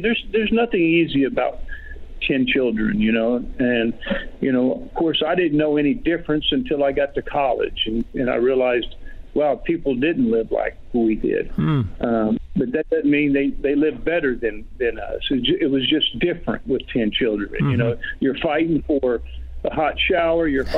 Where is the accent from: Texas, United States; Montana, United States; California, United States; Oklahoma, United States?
Oklahoma, United States; Del City; I mean, we grew up in Del City, Oklahoma, like you said. I've been pretty fortunate that I've been able to stay here in the state.